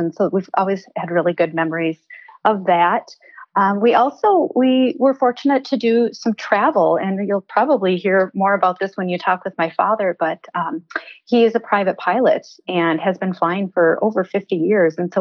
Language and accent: English; Honolulu, Hawaii, United States; born there; I joke with people that I'm an island girl. So I actually was born in Honolulu, Hawaii. My mother and father were there because my dad was an engineer for the U.S. Navy. And so that's where he was based.